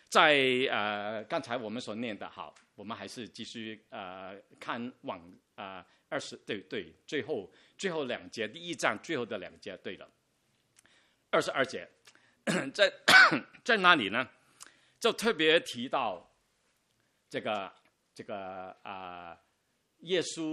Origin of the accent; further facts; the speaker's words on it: China; 我们中国人说古往今来